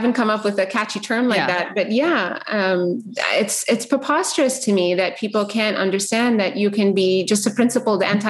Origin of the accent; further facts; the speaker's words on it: Canada; now in United States; I grew up in Canada. I'm not well plugged into any Yemeni community, right, large Yemeni community in the US.